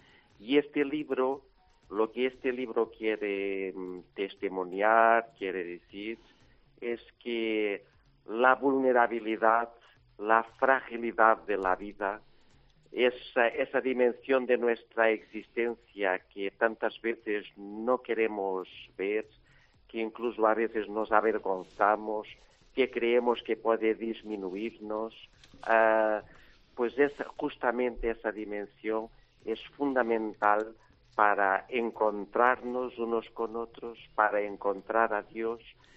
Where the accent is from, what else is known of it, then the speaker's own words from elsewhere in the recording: Portugal; born there; Spanish is a second language; yo nací en Portugal, soy portugués, hace 53 años, y estudié teología en Lisboa